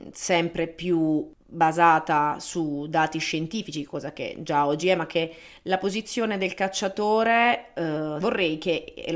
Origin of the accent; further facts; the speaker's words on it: Apulia, Italy; io sono pugliese e poi ho scelto di studiare scienze naturali ed ecologia a Parma